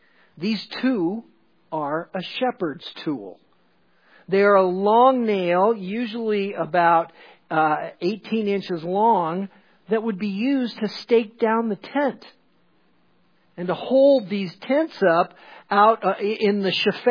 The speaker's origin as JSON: {"language": "English", "town": "Hailey", "region": "Idaho", "country": "United States", "tie": "born or raised there", "said": "You know, growing up in Haley, you could count every morning on the wind that would be blowing up the canyon."}